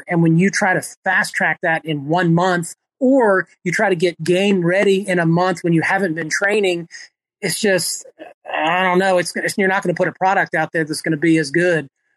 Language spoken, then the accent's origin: English; Tampa, Florida, United States; unfortunately for the Bucks, my hometown team, we've got this guy Tom Brady who happens to live right next door to me.